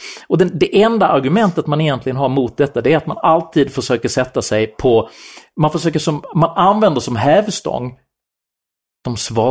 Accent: Skåne, Sweden; Som skåning så bor vi ju nära Köpenhamn.

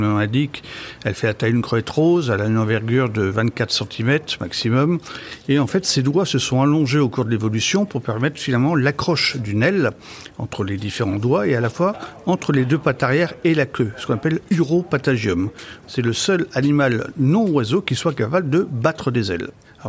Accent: French Guiana, France; mais qui vivent en Amérique tropicale, dont certains chez nous en Guyane d'ailleurs.

